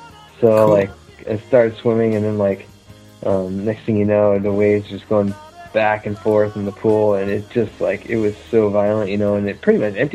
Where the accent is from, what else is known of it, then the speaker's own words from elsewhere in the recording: California, United States; I said, hey, I'm from California. I don't know. We don't get these kind of...